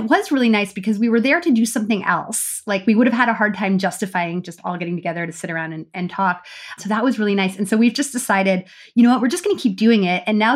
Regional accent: United States; now in Canada; We all live in Canada, but we're American.

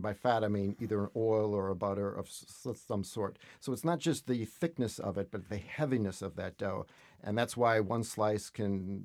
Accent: Chicago, Illinois, United States; I'm from Chicago, so I'm going to include that too.

